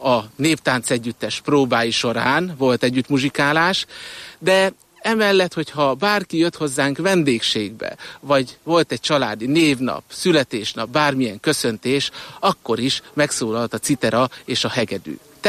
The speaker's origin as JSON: {"language": "Hungarian", "town": "Cigánd", "region": "Borsod-Abaúj-Zemplén", "country": "Hungary", "tie": "born or raised there", "said": "én Cigándon, a citera muzsikán nevelkedtem, édesapám citera muzsikáján."}